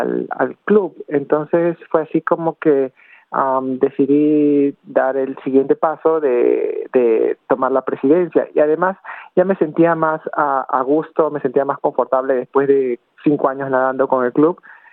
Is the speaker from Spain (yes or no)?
no; Peru; now in Australia; yo había nadado anteriormente en mi país de origen, en Perú, pero dejé de nadar competitivamente, y cuando vine aquí a Australia